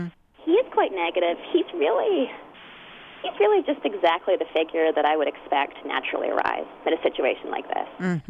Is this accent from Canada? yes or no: yes; Western Canada, Canada; when I was a kid growing up in Western Canada, we got two TV stations.